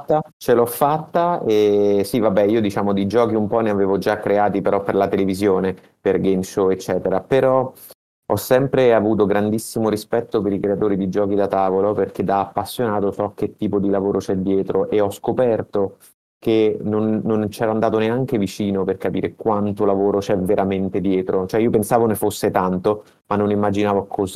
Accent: Terni, Umbria, Italy; born there; moved away as an adult; also born or lived in Rome; now in Milan, Italy; Sono nato a Terni, poi mi sono trasferito a Roma quando avevo 18 anni per studiare informatica, quindi ho una laurea in informatica. E poi, dopo altri 18 anni di lavoro a Roma, sono venuto a Milano per amore e sono qui da 2 anni.

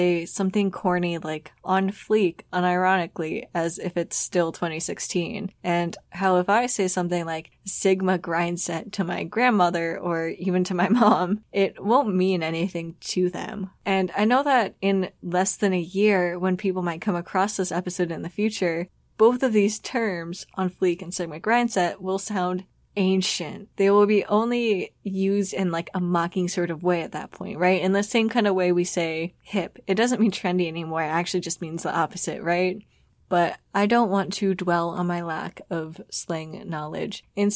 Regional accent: Midwest, United States; now in Chicago, United States; It's that I grew up in the Midwest and visited Chicago a lot as a kid, and now I live here.

